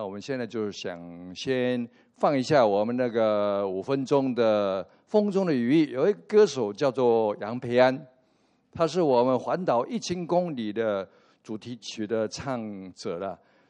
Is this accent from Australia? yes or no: no; Taiwan; 今天我们从台湾来的一批老师跟学生能够来到这里